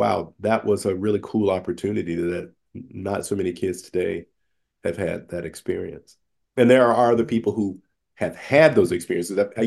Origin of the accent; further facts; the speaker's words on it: the Carolinas, United States; Always have family there, but yeah, growing up in the Carolinas was a part of my foundation and a memorable part of my musical journey.